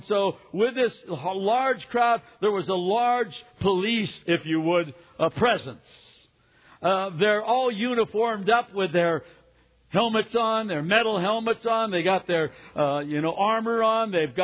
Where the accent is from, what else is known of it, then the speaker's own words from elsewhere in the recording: Fontana, California, United States; I had a friend who had a chicken coop when I was growing up in North Fontana, in Rialto, there out in the Wash area.